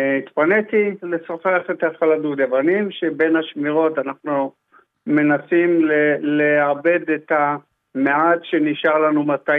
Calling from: Netua, Northern District, Israel; כרגע אני בכיתת כוננות של מושב נטועה, שנמצא בגבול הצפון.

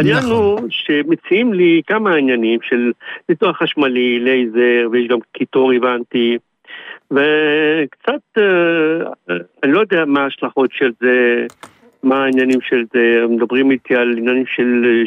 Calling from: Tel Aviv, Tel Aviv District, Israel; מתל אביב.

